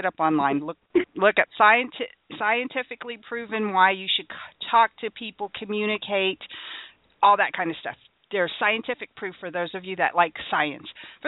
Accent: Hawaii, United States; I'm a girl. I'm a Taurus. I'm Hawaiian.

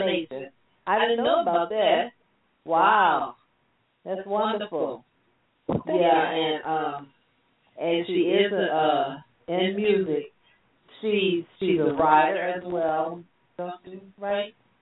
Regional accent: New Orleans, Louisiana, United States; now in Mississippi, United States; our hometown, we're from New Orleans. So, but when we come here, once we come here, people mispronounce her name.

